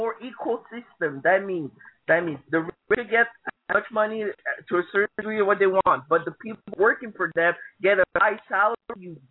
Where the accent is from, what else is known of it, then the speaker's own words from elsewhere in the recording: United States; because as an American, I found that you're not honest with that part.